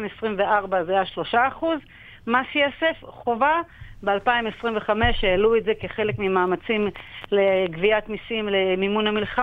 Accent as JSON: {"language": "Hebrew", "town": "Kiryat Shmona", "region": "Northern District", "country": "Israel", "tie": "born or raised there", "said": "כן. איפה שגדלתי, אני מעבירה את מרכז הכובד שלי לקריית שמונה"}